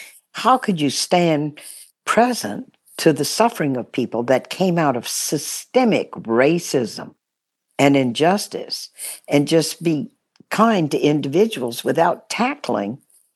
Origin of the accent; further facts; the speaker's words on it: Baton Rouge, Louisiana, United States; began to serve African-American people who were my servants all while I was growing up in Baton Rouge.